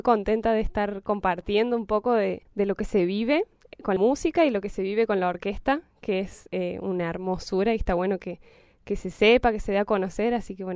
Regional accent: Las Rosas, Córdoba, Argentina; now in Córdoba, Argentina; yo soy de Tras la Sierra, de Las Rosas.

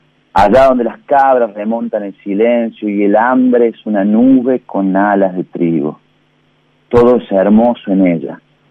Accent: Córdoba, Argentina; como buen cordobés transerrano que soy

